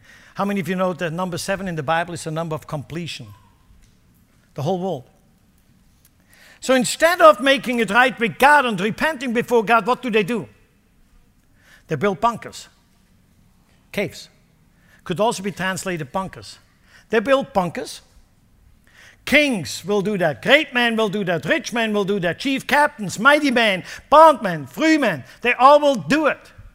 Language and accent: English; Switzerland; now in United States; I grew up in Switzerland.